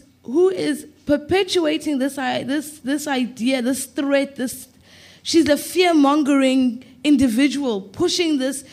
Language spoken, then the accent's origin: English; South Africa; But I'm a South African. I've been living and working in those spaces.